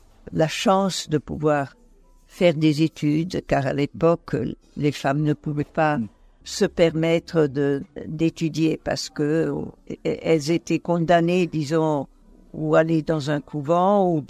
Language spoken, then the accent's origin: French; Rome, Lazio, Italy; born there; first language Italian; French is a second language; Moi, je suis née à Rome. Ma langue maternelle, c'est l'italien.